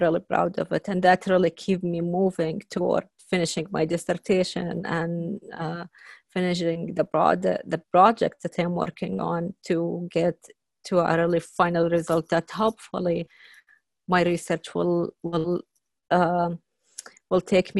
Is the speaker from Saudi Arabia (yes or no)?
yes; Saudi Arabia; moved away as an adult; now in United States; You know, I came from Saudi Arabia, so I really miss my family.